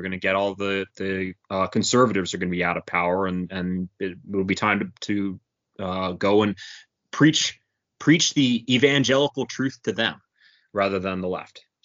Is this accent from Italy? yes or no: yes; Southern Italy, Italy; I'm from Southern Italy, I'm from the very, very south